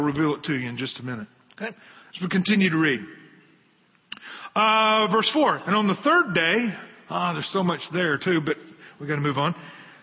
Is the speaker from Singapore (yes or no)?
no; Memphis, Tennessee, United States; So funny, I grew up, where a place where I grew up in Tennessee, the exit that you got off to go to our house was Mount Moriah. And, you know, and I was living in a place where, I mean, it was in Memphis, and it's flat.